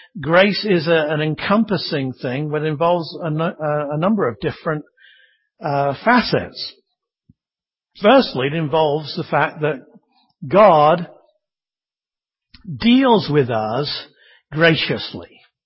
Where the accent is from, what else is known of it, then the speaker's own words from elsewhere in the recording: United Kingdom; as a Brit, I don't show a great deal of affection all the time